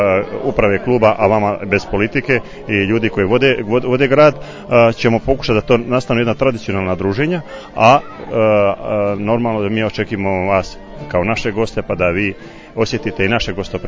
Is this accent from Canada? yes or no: no; Dalmatia, Croatia; tako je normalno kod nas u Dalmaciji